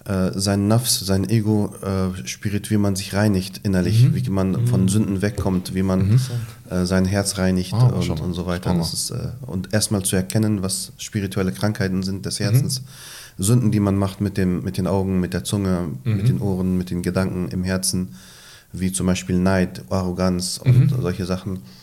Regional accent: Bremen, Germany; Ich bin in Deutschland, in Bremen aufgewachsen und habe nach meinem Abitur das Interesse gehabt

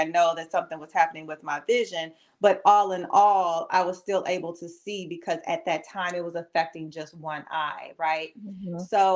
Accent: Gary, Indiana, United States; moved away as an adult; now in Houston, United States; I'm from Gary, Indiana, born and raised. I now live in Houston, Texas. I've been here about 12 years.

